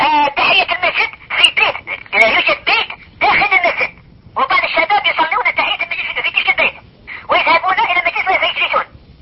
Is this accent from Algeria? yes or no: yes; Algeria; من الجزائر.